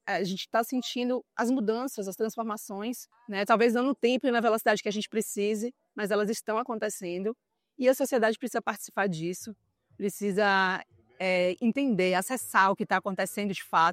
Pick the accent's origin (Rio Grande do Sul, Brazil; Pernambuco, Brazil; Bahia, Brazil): Bahia, Brazil; now in São Paulo, Brazil; eu sou nordestina, sou baiana, moro atualmente em São Paulo, e desde que fui para São Paulo